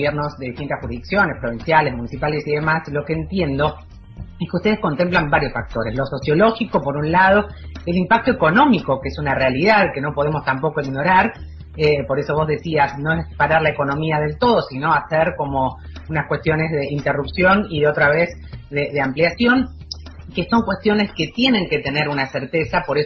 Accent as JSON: {"language": "Spanish", "country": "Argentina", "said": "creo que eso también nos engrandece como argentinos y argentinas."}